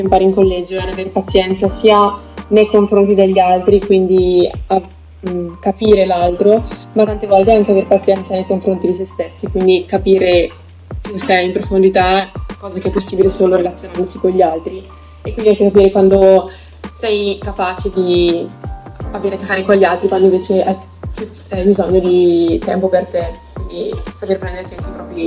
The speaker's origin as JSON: {"language": "Italian", "town": "Leffe", "region": "Lombardy", "country": "Italy", "lives_now": "Pavia, Italy", "said": "ho 20 anni e sono al secondo anno di filosofia triennale. Vengo da Leffe, un paesino sperduto nella Valseriana, in provincia di Bergamo, e appunto vivo a Pavia"}